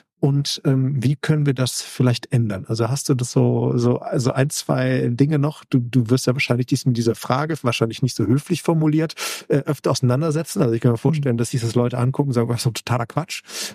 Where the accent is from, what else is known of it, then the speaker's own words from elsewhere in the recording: Aachen, North Rhine-Westphalia, Germany; ich komme ja aus Aachen